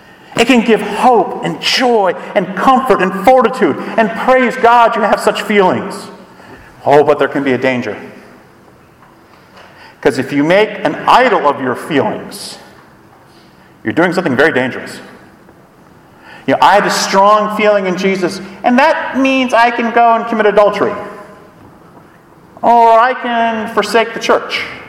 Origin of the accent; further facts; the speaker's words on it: Scotland, United Kingdom; I'm Scottish. I like depressing things.